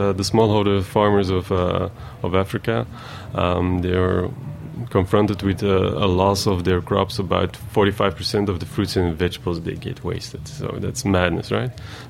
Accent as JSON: {"language": "English", "town": "Antwerp", "region": "Flanders", "country": "Belgium", "lives_now": "New York, United States", "said": "We are from Antwerp. It's not really a big town."}